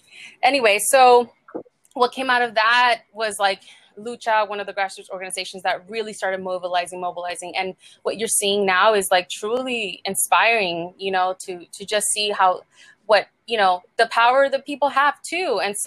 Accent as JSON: {"language": "English", "region": "Texas", "country": "United States", "said": "I'm from Texas"}